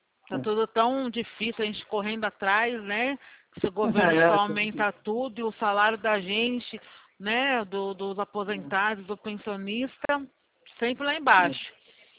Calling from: Itu, São Paulo, Brazil; Eu estou falando do interior de São Paulo, cidade de Itu.

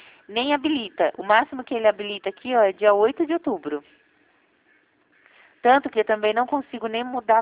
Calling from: Jundiaí, São Paulo, Brazil; Hoje, eu estou em São Paulo, eu falo de São Paulo, né? Eu estou no município de Jundiaí.

